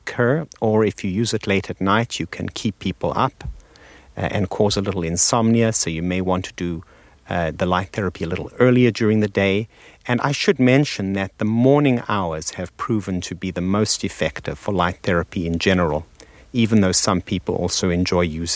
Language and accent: English; South Africa; moved away as an adult; now in New York City, United States; I come from South Africa, where the seasons are very mild and blend easily one into the other. And I came to New York City to do my psychiatric residency, and that was the summer of 76